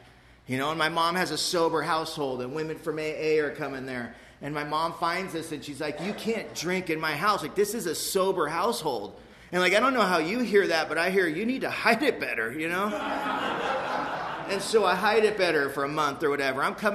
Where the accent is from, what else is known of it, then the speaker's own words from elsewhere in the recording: Mission Viejo, California, United States; now I grew up in Mission Viejo, California.